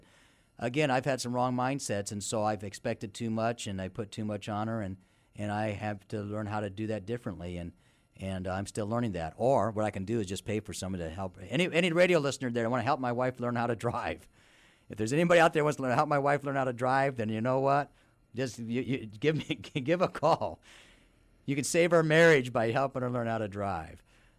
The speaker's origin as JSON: {"language": "English", "region": "California", "country": "United States", "accent": "Californian", "said": "And so I just say it's from California. We don't know how to pronounce words. So that's my accent."}